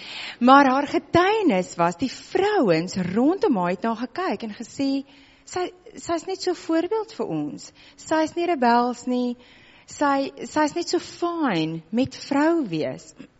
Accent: Hopefield, Western Cape, South Africa; now in Stellenbosch, South Africa; Ek kom uit Hopefield uit, ons het, voordat ons op Stellenbosch nou geblei het, in Hopefield geblei

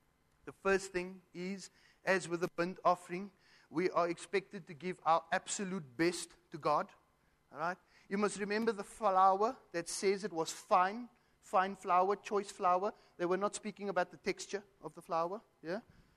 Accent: England, United Kingdom; And when I went to go fetch those things, and yet I'm English.

